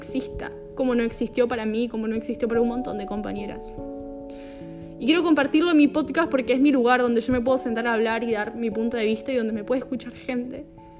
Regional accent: Argentina; así le decimos a las chicas jóvenes en mi país, soy de Argentina

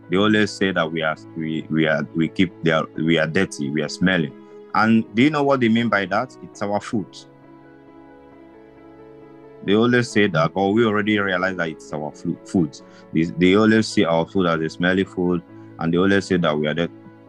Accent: Nigeria; I am not a Ukrainian. I am an African and I'm a Nigerian.

